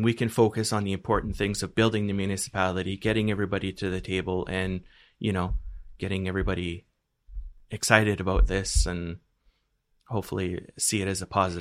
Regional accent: Moncton, New Brunswick, Canada; now in Sackville, Canada; Originally, I'm from Moncton, and my wife is born and raised in Sackville.

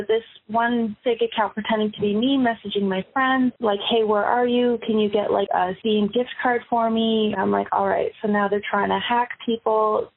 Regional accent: Canada; this Canadian does not support the illegal occupation of my hometown.

